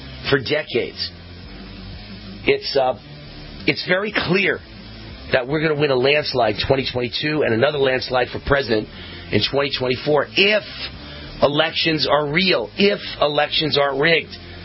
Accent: Pennsylvania, United States; The Ohio Pennsylvania. I'm from Pennsylvania.

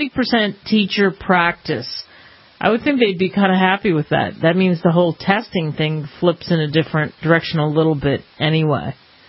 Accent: Pennsylvania, United States; I grew up outside of Philly. You get like less than an inch.

